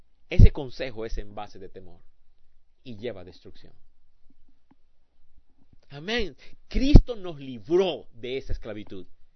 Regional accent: Colombia; moved away; yo soy colombiano, nací en Colombia y por más de 20 años no he vuelto a Colombia.

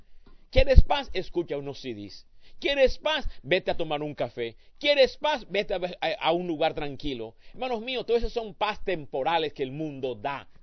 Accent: Colombia; now in United States; nací en Colombia, crecí en Colombia hasta ciertos años, luego vine de joven acá a Estados Unidos.

